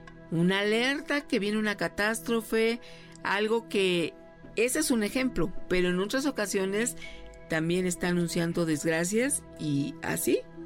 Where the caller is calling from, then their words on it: Toronto, Ontario, Canada; de Toronto, Canadá. Les mando un fuerte abrazo.